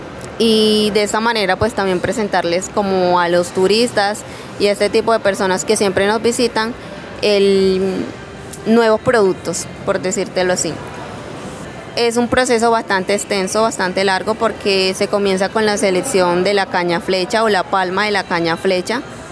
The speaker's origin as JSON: {"language": "Spanish", "town": "Tuchín", "region": "Córdoba", "country": "Colombia", "said": "Yo soy del municipio de Tuchín, Córdoba."}